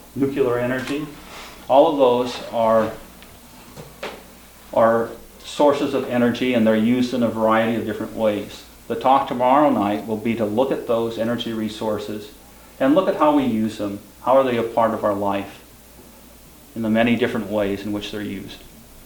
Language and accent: English; Los Alamos, New Mexico, United States; I'm from Los Alamos, New Mexico.